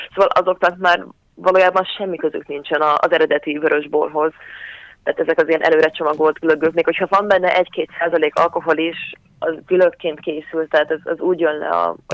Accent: Szeged, Csongrád-Csanád, Hungary; milyen jó volt így a barátaimmal otthon Szegeden bulizni, iszogatni

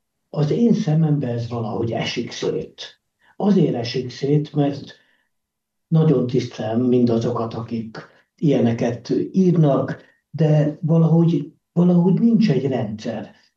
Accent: Budapest, Hungary; Én budapesti vagyok, ez egy más bolygó.

